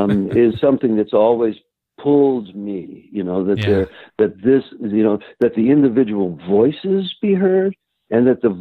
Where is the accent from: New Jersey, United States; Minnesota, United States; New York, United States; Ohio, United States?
Ohio, United States; Cincinnati; my teacher at Columbia, who was just the greatest inspiration, another Jew from Cincinnati.